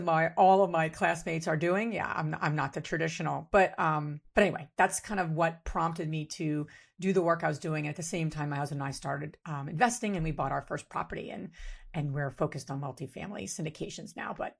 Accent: New Jersey, United States; now in Pennsylvania, United States; I grew up in New Jersey, you know, as a Jersey girl. I live in Pennsylvania now, so I'm not a Jersey girl anymore, but I think I'm just have it in my blood.

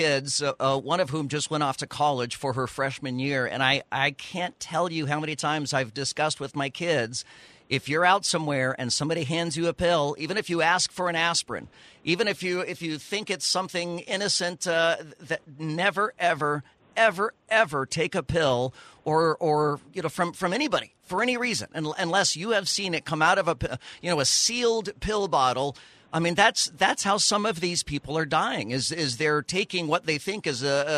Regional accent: Texas, United States; also born or lived in Dallas County; now in Florida, United States; I was raised in Texas and live in Florida.

